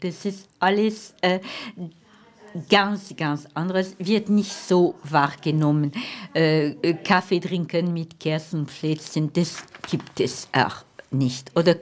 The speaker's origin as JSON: {"language": "German", "region": "Bavaria", "country": "Germany", "said": "Aber wir können es nicht wie zum Beispiel bei uns in Bayern vergleichen."}